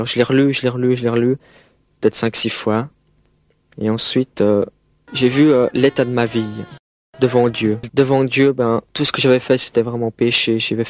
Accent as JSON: {"language": "French", "region": "Geneva", "country": "Switzerland", "tie": "born there", "said": "Je suis né à Genève il y a 23 ans"}